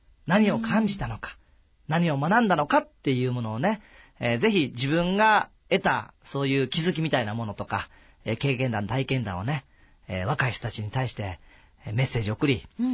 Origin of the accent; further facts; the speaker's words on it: Osaka, Japan; 僕大阪生まれの大阪育ちなんですけども、今すっかり東京弁になっちゃってますけどね。